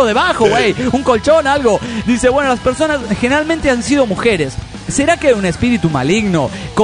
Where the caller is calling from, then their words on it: Grantsville, Georgia, United States; de Grantsville, Georgia, Estados Unidos, Norteamérica.